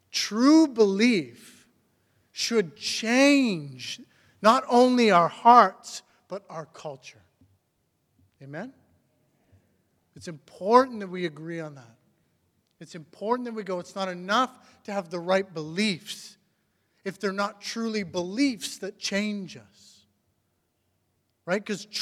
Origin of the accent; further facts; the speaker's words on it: Saskatchewan, Canada; and I grew up in Saskatchewan when I was a kid.